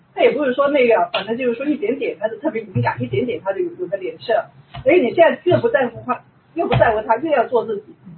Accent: Guangdong, China; 我以为因为我广东人嘛，挺传统的

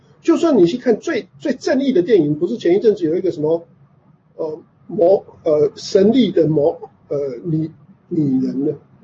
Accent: Taiwan; 我说我台湾人嘛要讲

